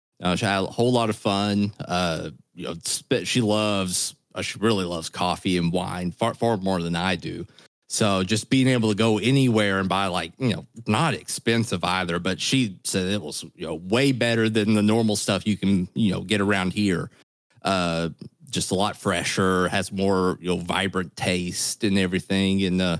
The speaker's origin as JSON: {"language": "English", "region": "the South", "country": "United States", "said": "I'm from the South and I just feel like Southerners just hate everyone."}